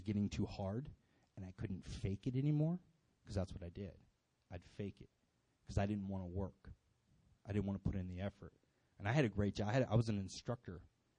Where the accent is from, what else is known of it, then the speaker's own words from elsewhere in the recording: California, United States; that's how he talks to me because I'm from California, dude, okay?